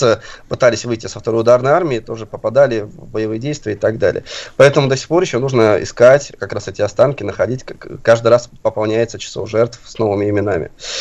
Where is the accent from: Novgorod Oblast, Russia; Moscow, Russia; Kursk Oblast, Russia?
Novgorod Oblast, Russia; Veliky Novgorod; born there; И я сам родился в Новгороде, знаю, что для нас, новгородцев, это очень большая история.